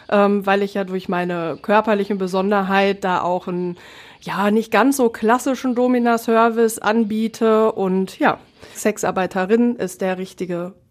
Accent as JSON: {"language": "German", "town": "Bochum", "region": "North Rhine-Westphalia", "country": "Germany", "tie": "born or raised there", "also_born_or_lived": "Marl", "said": "Oh, aufgewachsen auch in verschiedenen Städten des Ruhrgebietes. Zunächst in Bochum und danach sind wir in eine kleine Stadt verzogen, nach Mahl."}